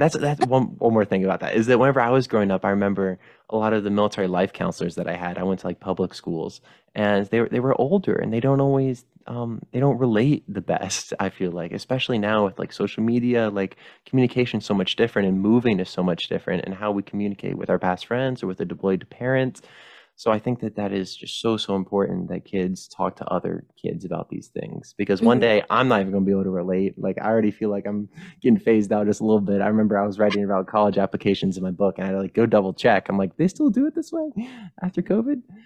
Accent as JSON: {"language": "English", "region": "California", "country": "United States", "tie": "born there", "said": "I was born in California, but I haven't really been there much since."}